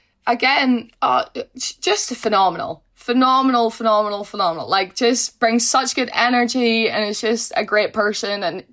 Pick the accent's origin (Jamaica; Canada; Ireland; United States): Ireland; I'm ginger and I'm Irish.